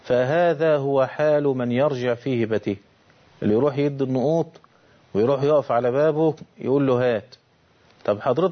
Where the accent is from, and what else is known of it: Egypt